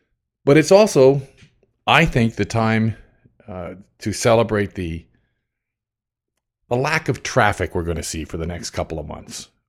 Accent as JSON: {"language": "English", "country": "Canada", "tie": "born or raised there", "also_born_or_lived": "United States", "said": "I was born in the United States and I still hold American citizenship as well. But I always have identified more as Canadian. I was raised here. I live here."}